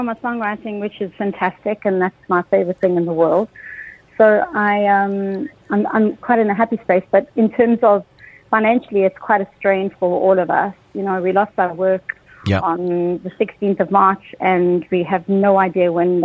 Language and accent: English; South Africa; So I'm South African by nature.